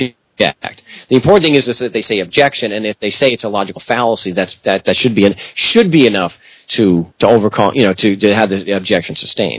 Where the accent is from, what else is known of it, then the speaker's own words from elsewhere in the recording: Selden, New York, United States; some schmuck from Long Island, I grew up in Selden, not too far from when you guys are.